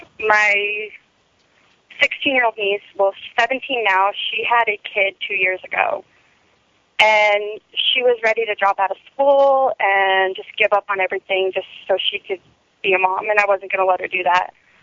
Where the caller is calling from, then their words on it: Las Vegas, Nevada, United States; from Vegas.